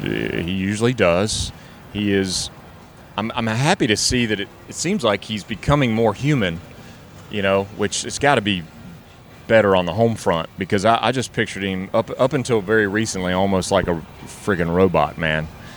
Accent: Macon, Georgia, United States; growing up in South Georgia, the dome meant something

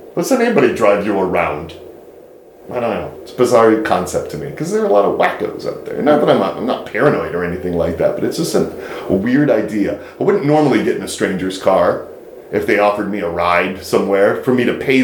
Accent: Detroit, Michigan, United States; Detroit, I was born and raised in Detroit, and Detroit's teams will forever be my teams.

